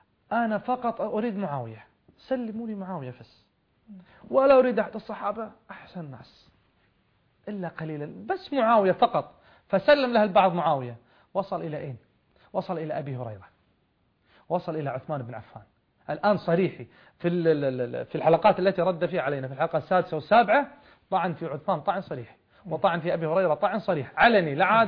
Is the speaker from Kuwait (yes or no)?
yes; Kuwait; فله مكانة عظيمة عندنا ككويتيين خصوصا وعند أهل السنة عموما.